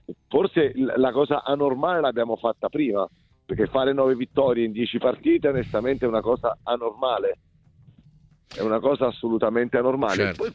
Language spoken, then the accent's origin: Italian; Pescara, Abruzzo, Italy; born there; perché sono nato a Pescara